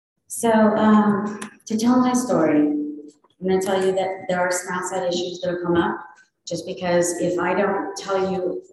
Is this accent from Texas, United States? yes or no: yes; Galveston, Texas, United States; now in Chicago, United States; As you can't tell, I'm not from there. I'm from Texas. I was born in Galveston and lived about an hour from there, grew up there.